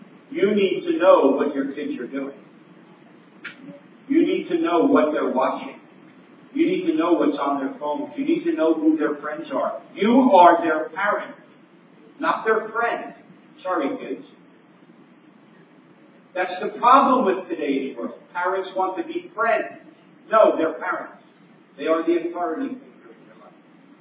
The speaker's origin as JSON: {"language": "English", "region": "New Jersey", "country": "United States", "tie": "born or raised there", "said": "Friends, I grew up in New Jersey. I pastored in New York."}